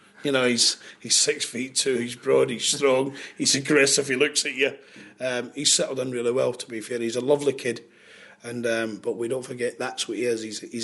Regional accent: Glasgow, Scotland, United Kingdom; Now, I'm not from Rother. I've never hidden that. I'm a Glaswegian.

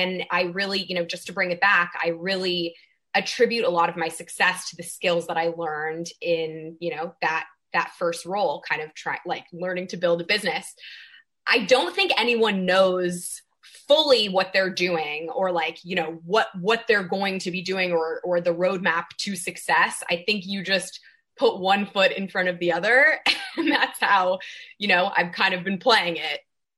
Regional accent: California, United States; I grew up in the Bay Area. I've always been very drawn to sailing.

